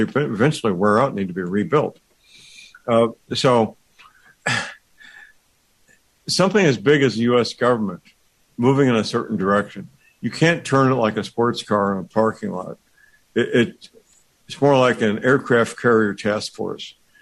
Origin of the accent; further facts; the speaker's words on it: St. Louis, Missouri, United States; Now, not far from my hometown of St. Louis was the largest, at the time, the largest oil refinery on the planet, at Wood River, Illinois.